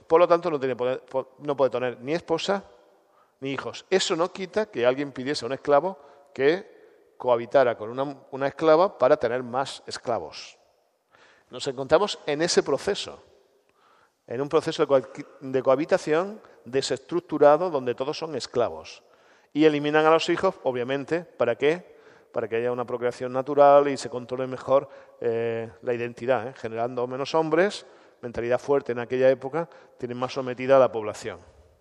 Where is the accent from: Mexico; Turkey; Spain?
Spain; Andalusia; Los que somos de Andalucía estamos muy acostumbrados a esto, ¿no?